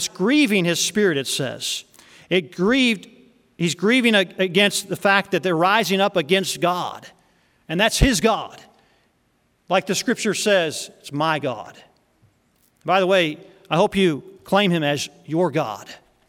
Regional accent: the South, United States; I'm from the South, as I mentioned to you before.

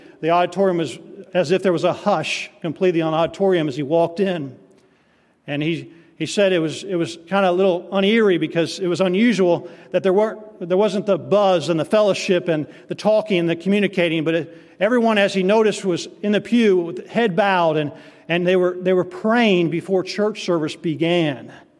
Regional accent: Tennessee, United States; I'm originally from Tennessee, and I think, man, that's a southern way to talk right there, you all.

